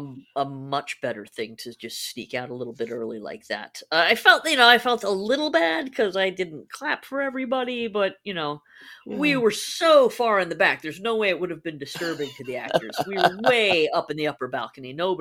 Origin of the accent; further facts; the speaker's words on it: New Jersey, United States; I grew up in New Jersey, obviously